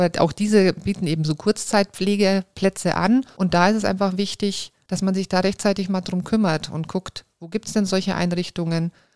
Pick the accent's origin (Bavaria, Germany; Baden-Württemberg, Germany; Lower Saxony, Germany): Bavaria, Germany; Ingolstadt; ich komme, wie gesagt, aus Ingolstadt.